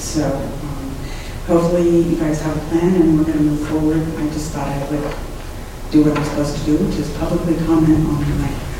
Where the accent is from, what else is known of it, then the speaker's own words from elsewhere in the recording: Glenside, Pennsylvania, United States; from Glenside.